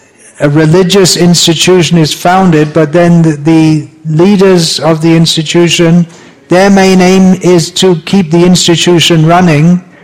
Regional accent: United Kingdom; Anyway, but from the British point of view, as I learned at school, being British, that the British were civilizing the whole world.

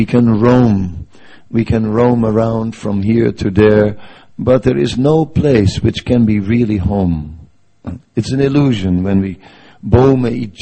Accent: North Holland, Netherlands; once I drove on a railway line which drove right through my hometown, right, just on the outskirts of Amsterdam.

